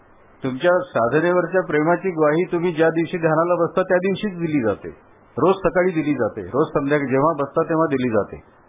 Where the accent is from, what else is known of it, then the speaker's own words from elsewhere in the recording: Maharashtra, India; accent: Puneri; मी अगदीच पुणेरी भाषेत बोलतो.